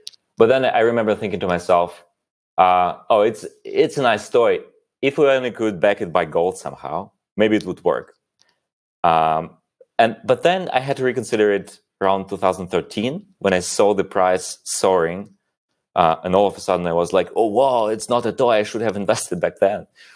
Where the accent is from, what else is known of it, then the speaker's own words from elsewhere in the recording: Ukraine; also born or lived in Soviet Union; I was born in Soviet Union, and I grew up in Ukraine right after the Soviet Union break apart.